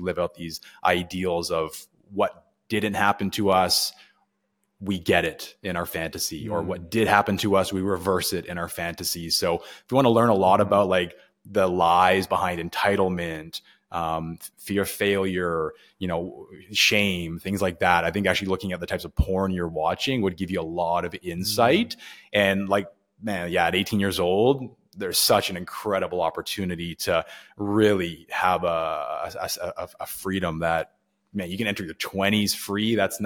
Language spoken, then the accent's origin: English; Maple Ridge, British Columbia, Canada; also born or lived in Coquitlam; now in Halifax, Canada; I'm from Maple Ridge, British Columbia, near Vancouver. When I moved to Halifax, I was living in Coquitlam, so I don't know where you're